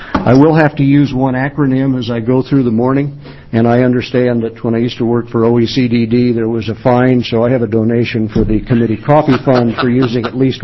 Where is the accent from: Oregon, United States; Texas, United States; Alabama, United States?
Oregon, United States; Hood River; born there; my ancestors came across the Oregon Trail and landed here, and I was born up in the Hood River Valley.